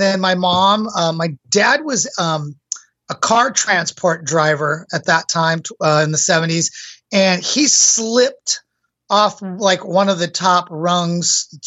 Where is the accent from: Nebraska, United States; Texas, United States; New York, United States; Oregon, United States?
Oregon, United States; Salem; born there; also born or lived in Minnesota; now in Portland, United States; So I was born in Oregon. My mom and dad met in Salem, Oregon, where my mom was from. And when I was born in Salem. And then they moved. I was a couple years old. They moved to Minnesota.